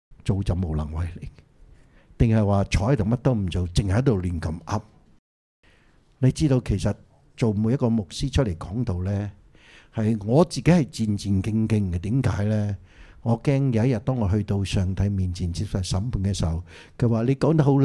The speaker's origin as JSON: {"language": "Cantonese", "region": "Guangdong", "country": "China", "accent": "Cantonese", "said": "我们广东话就是怎么说呢？"}